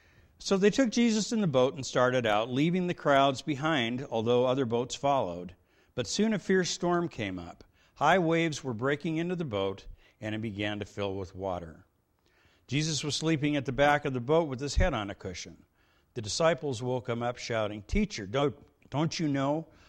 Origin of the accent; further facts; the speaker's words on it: West Coast, United States; I grew up on the West Coast. I grew up for the first 17 years of my life no more than about 8 miles from the Pacific Ocean or some other large body of water